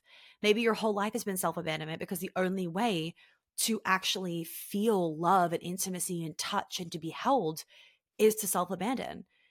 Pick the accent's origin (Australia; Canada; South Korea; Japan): Australia; accent: Australian; now in United States; I'm not used to it anymore because I hang around Americans all the time. But then when I'm back in Australia, I'm like, oh God, we do sound a little bit like bogans.